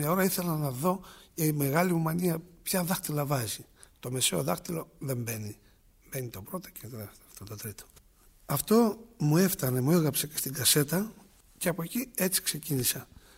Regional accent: Spata, Attica, Greece; Από τους φίλους εκεί στα Σπάτα, από τους χωριάτες.

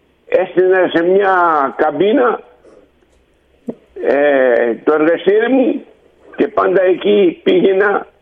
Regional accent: Andros, South Aegean, Greece; Έχω κάνει αρκετές εκθέσεις, ιδιαίτερα η πατρίδα μου, την Άνδρο

